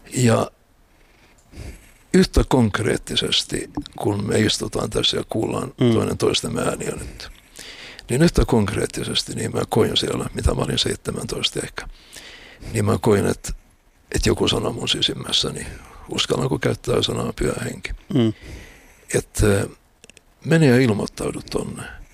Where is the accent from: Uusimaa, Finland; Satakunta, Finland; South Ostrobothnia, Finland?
Uusimaa, Finland; Helsinki; kun mä olin sellaisakin 10 vuoden kummallakin puolella, niin muutimme Eirasta Torkkelin kadulle Helsingin Kallioon. Oltiin aika lähellä Kallion kirjastoa ja siitä tuli mulle kuin toinen koti.